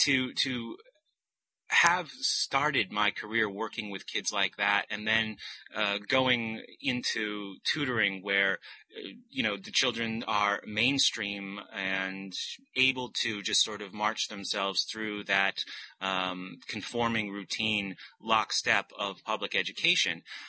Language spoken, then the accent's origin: English; Exeter, New Hampshire, United States; being in close proximity to where I grew up here in New Hampshire, I do meet a lot of kids who go to Exeter High School, where I went to high school.